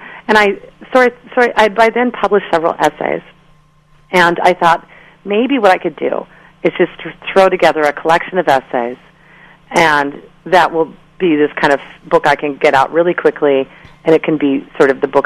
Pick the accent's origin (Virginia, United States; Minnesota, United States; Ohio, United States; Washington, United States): Minnesota, United States; I'd grown up in the North Woods of Minnesota. I'm from Minnesota, and I'd lived in my teen years in a very rustic way without electricity or running water or indoor plumbing for most of those years.